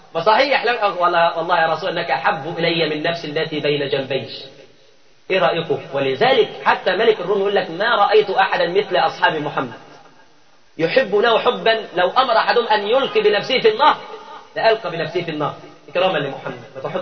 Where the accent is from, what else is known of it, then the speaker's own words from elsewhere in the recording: Cairo Governorate, Egypt; وعندنا في شبرا في فندق للكلاب